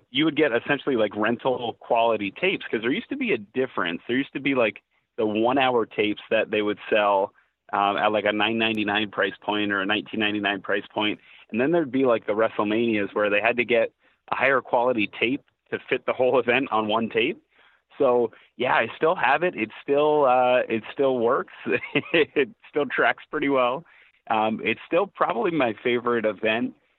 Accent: Allentown, Pennsylvania, United States; And I'm from Allentown, Pennsylvania, and up in Allentown, we have the great Hess's

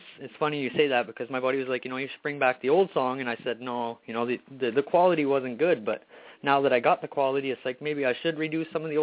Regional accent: Alberta, Canada; now in Ottawa, Canada; I'm from Canada. I'm in Ontario right now, just outside of Ottawa. I'm from Alberta, though.

